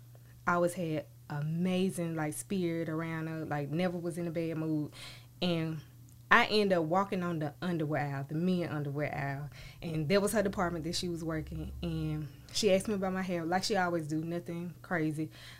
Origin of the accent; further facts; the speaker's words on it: Columbus, United States; So Columbus is my hometown.